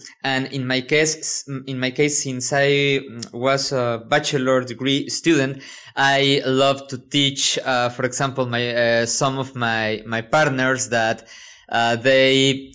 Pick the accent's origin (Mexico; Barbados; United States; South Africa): Mexico; English is a second language; I'm a chemist from the University of Veracruz because I am Mexican.